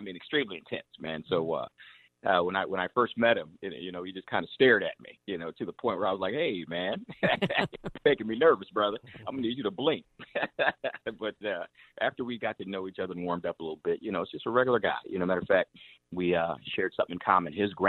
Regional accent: Aurora, Illinois, United States; Born and raised in Aurora, it's in my heart, you know, as the state of Illinois.

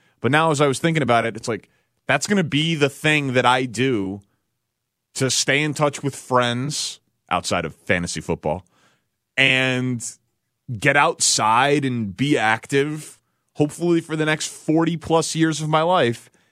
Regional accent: Chicago, Illinois, United States; Let's stay right here in my hometown of Chicago.

